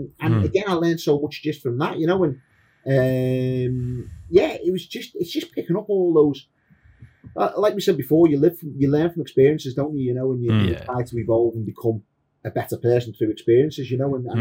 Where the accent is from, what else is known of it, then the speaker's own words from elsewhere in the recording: Liverpool, North West England, United Kingdom; And we had a community there. You know, so my dad was very heavily involved in the Hindu cultural temple, which is in Liverpool.